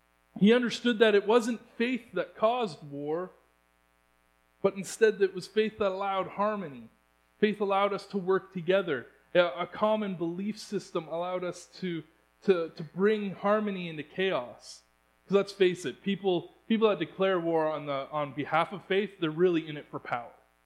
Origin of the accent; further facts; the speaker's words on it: Canada; These are things that that as Canadians we are held to, and it's a code that we live by.